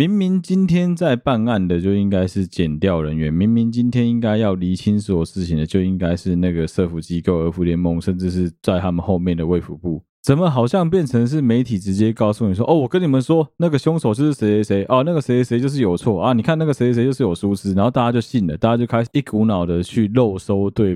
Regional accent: Taiwan; 我们台湾人原本做事情的方式其实就是很随便

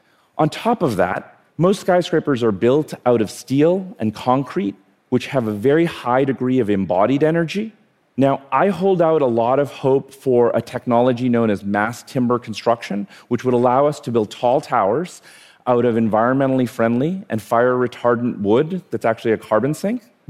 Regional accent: India; born there; So I was born in India. I have actually 50 first cousins.

